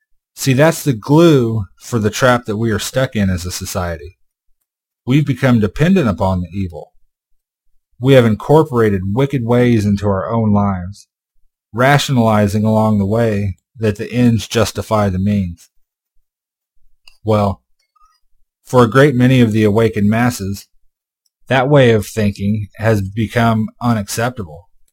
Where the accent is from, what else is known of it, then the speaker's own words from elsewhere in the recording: Casper, Wyoming, United States; born there; also born or lived in Montana; I was born in Casper, Wyoming in the summer of 1977 to my mother Rowena and my father David. Most of my early years were spent exploring the mountain states with my quasi-hippie parents